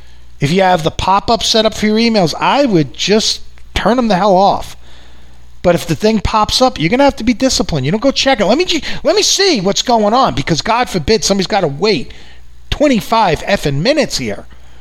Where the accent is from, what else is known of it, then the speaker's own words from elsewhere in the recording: New York, United States; I know you guys know I'm from New York.